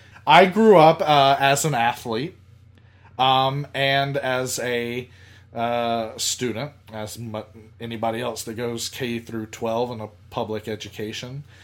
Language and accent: English; Georgia, United States; Growing up in South Georgia, only a few hours away from Atlanta